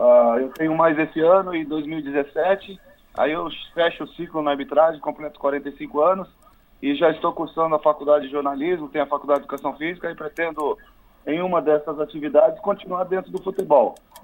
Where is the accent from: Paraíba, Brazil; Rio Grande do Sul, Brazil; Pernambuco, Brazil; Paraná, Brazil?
Paraná, Brazil; Londrina; born there; eu estou na minha cidade natal, que é Londrina, aqui no interior do Paraná.